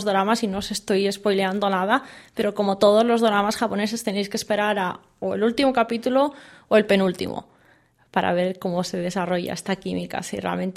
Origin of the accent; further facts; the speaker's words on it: Spain; yo soy española, mi pareja es española y yo me comporto como una española.